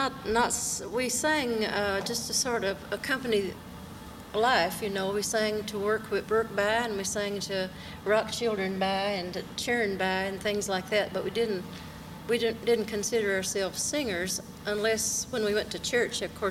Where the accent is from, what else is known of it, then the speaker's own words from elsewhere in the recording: Viper, Kentucky, United States; born there; I was born in Viper, Kentucky. It's a little village of about 350 people, I guess, and it's not grown much in those years.